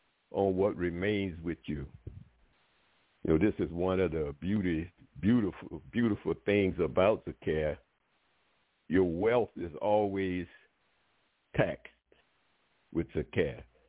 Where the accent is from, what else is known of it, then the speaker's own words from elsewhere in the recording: New Orleans, Louisiana, United States; Yeah, and look, I'm from New Orleans, right? And you don't beat up women.